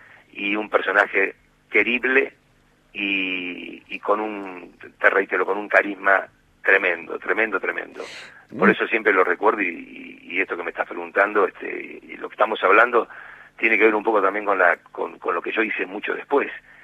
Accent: Cañuelas, Buenos Aires Province, Argentina; yo era un chico de, ponele, 17 años, que yo ya era un travieso, que ya estaba en mi ciudad natal, que es Cañuelas.

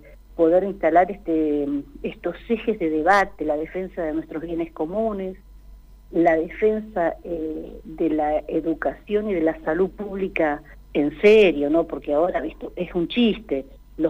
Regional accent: Neuquén, Argentina; now in Las Coloradas, Argentina; Yo soy neuquina, nací en Neuquén Capital

